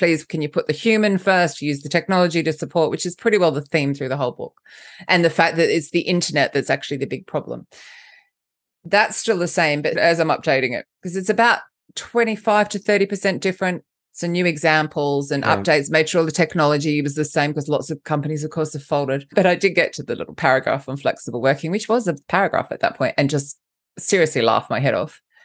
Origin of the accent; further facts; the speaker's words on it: Australia; now in London, United Kingdom; First off, let's just clarify the accent. I'm Australian, but I live in London, so I don't really know what I sound like. Just if that's confusing anyone, because you said, who am I? I'm Aussie British.